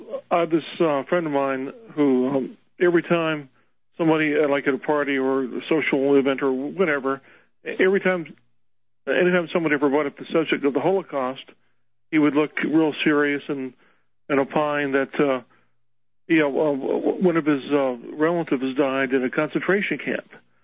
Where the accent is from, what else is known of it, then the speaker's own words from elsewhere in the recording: Ireland; And, you know, I'm Irish, so I can appreciate